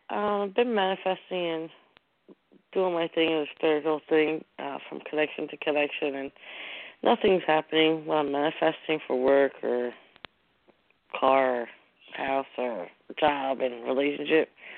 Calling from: New Jersey, United States; Hi, how are you? … from New Jersey.

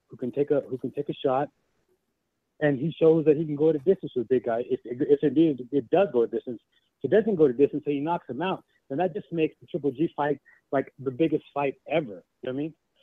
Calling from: El Paso, Texas, United States; I'm calling from El Paso today.

